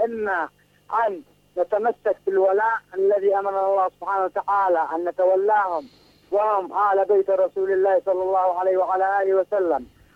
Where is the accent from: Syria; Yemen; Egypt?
Yemen; نحن شعب يمني عظيم